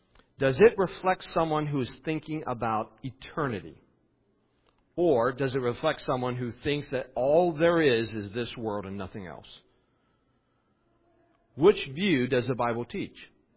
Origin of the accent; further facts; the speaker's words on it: West Virginia, United States; I'm from West Virginia. This is a true story.